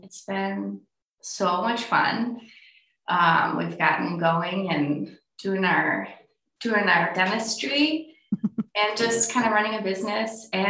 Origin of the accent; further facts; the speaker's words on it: Grosse Pointe, Michigan, United States; also born or lived in Detroit; So I am originally from Grosse Pointe and so moved here from Detroit again after getting married